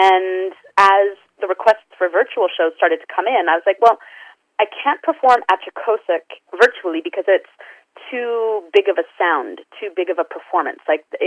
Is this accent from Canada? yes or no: yes; Winnipeg, Manitoba, Canada; I am also from Winnipeg